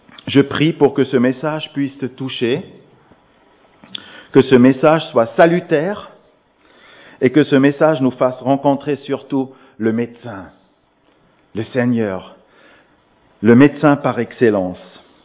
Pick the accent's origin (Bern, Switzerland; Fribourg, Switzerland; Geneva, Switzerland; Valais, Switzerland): Geneva, Switzerland; je suis en train de développer avec l'Église de plein palais, chez nous à Genève.